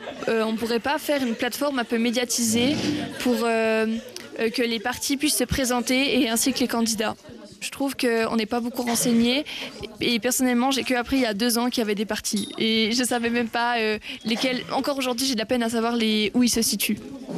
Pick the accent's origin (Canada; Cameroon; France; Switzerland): Switzerland; Courrendlin, Jura; j'ai 18 ans, je viens de Courandelin